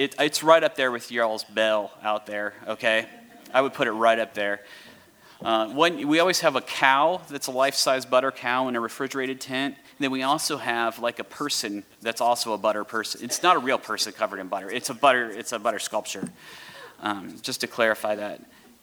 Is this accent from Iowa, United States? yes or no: yes; Iowa, United States; Now, I am from Iowa, and I thought everybody knew about the Iowa State Fair.